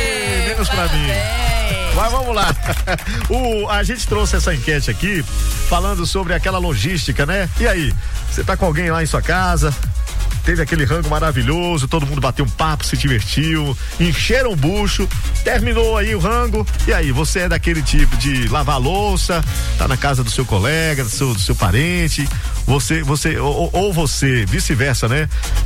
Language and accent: Portuguese; Vitória da Conquista, Bahia, Brazil; Sou aqui de Vitória da Conquista, Bahia, bairro Cruzeiro.